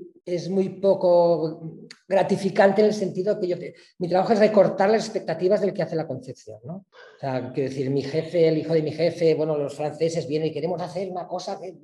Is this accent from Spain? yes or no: yes; Villarreal, Valencian Community, Spain; como te decía antes, en Villarreal, soy de Villarreal, lo sabes, sí, ¿vale?